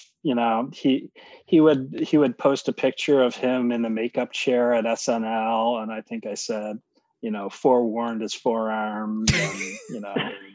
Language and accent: English; Minnesota, United States; I'm from the Twin Cities.